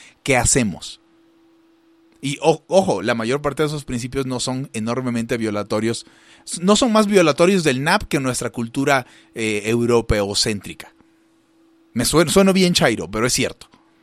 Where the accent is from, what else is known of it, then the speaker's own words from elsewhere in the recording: Mexico; nuestra propiedad pública como mexicanos